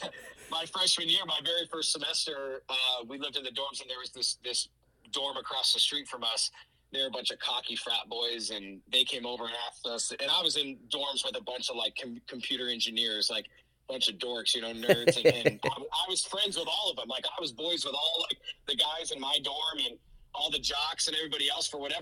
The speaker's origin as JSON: {"language": "English", "region": "Colorado", "country": "United States", "tie": "born or raised there", "said": "So, you know, growing up in Colorado, not a lot of baseball players come out of Colorado."}